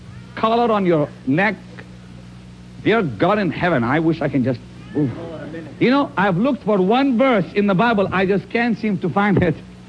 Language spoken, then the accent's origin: English; Israel; I'm sorry, I'm not exactly the normal kind of guy, you know. I'm from Israel.